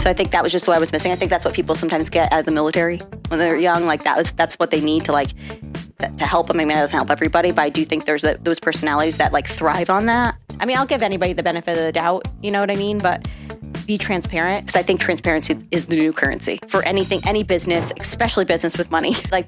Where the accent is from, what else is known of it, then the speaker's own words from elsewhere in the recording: Colchester, Connecticut, United States; now in Dallas, United States; grew up Colchester, Connecticut, so random, but from Greek immigrant family